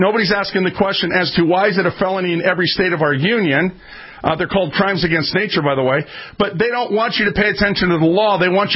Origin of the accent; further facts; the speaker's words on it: Minneapolis, Minnesota, United States; I'm a street kid. You can't con a con. I was raised up in North Minneapolis. I've seen it all, friends.